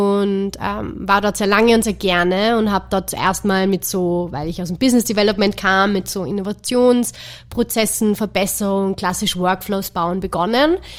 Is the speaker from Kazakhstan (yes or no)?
no; Salzburg, Austria; wir haben in Salzburg einen Store im Europark, so in meiner Heimatstadt